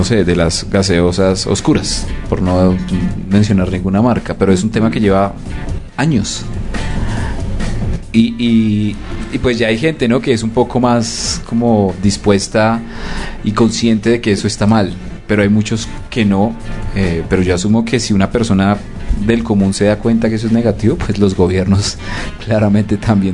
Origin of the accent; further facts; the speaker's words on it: Colombia; como un colombiano que sabe que allá afuera hay una cantidad de comida chatarra